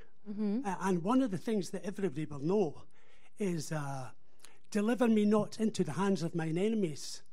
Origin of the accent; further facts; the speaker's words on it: United Kingdom; Just growing up in Britain